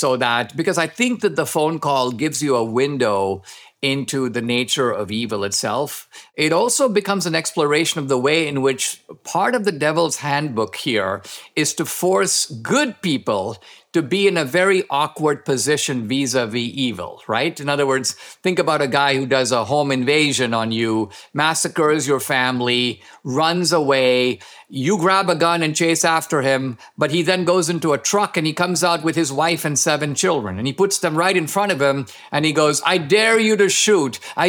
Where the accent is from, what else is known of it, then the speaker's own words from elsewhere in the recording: India; If I were to tell you, Gary, I grew up in India